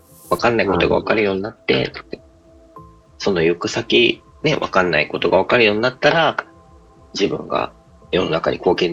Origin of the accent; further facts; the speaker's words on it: Yamanashi, Japan; 山梨っていうか、自分の地元だって。